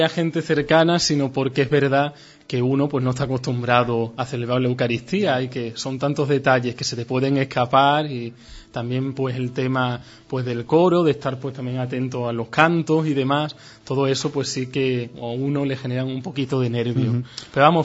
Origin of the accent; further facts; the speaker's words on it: Miajadas, Extremadura, Spain; Al ser natural de Miajada, uh-huh, este año ha sido el año que más cerca he estado